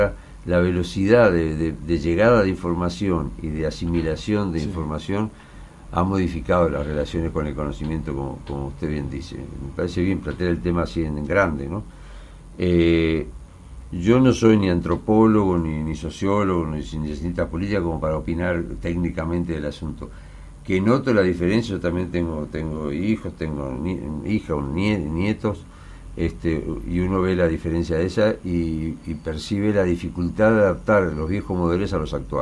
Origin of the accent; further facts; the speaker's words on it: Uruguay; ahora nosotros somos uruguayos